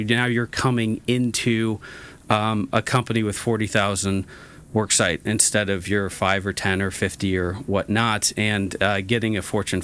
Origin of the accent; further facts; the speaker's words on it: California, United States; born and raised in Orange County. I've been out here my whole life